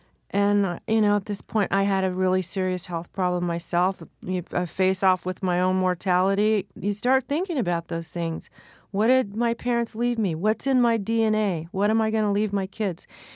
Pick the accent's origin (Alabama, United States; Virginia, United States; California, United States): California, United States; I grew up in Southern California. I was very well-versed in Southern California pop and rock